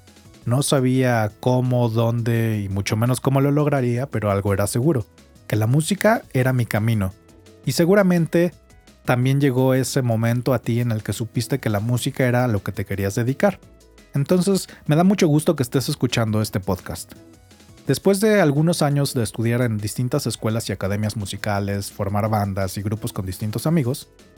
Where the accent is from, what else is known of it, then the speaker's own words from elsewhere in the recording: Mexico; me puse a investigar cuáles eran las escuelas en mi país, México